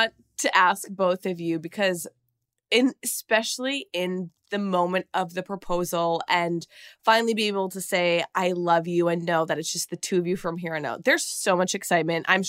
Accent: Minnesota, United States; I'm from Minnesota, so we're neighbors.

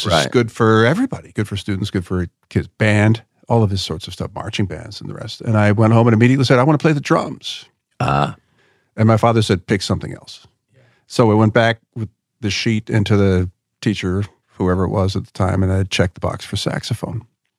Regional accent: Philadelphia, Pennsylvania, United States; I grew up in Philadelphia

